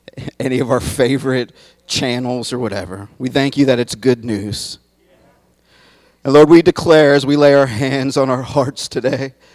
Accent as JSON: {"language": "English", "town": "Youngstown", "region": "Ohio", "country": "United States", "tie": "born or raised there", "said": "I grew up in Youngstown, Ohio."}